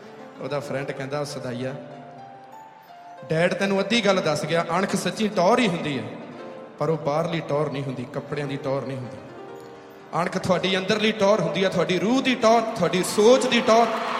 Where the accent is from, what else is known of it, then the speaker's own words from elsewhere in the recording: Punjab, India; moved away as an adult; ਅਸੀਂ ਜਿਹੜੇ ਪੰਜਾਬ ਤੋਂ ਜੰਮ ਪਲ ਕੇ ਇੱਧਰ ਆਏ ਹਾਂ, ਵੱਡੇ ਹੋ ਕੇ ਆਏ ਹਾਂ